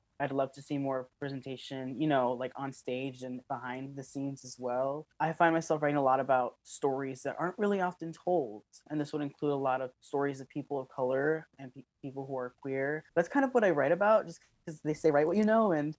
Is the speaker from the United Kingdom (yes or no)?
no; Chicago, Illinois, United States; I'm from Chicago, Illinois. My parents are both from Mexico, but they both immigrated to Chicago in different times and met each other here.